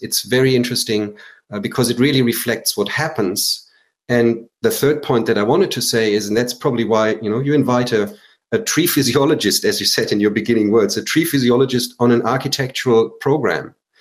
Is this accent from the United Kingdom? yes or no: no; Germany; I'm just saying that because I am from Germany. I know roughly how big Germany feels.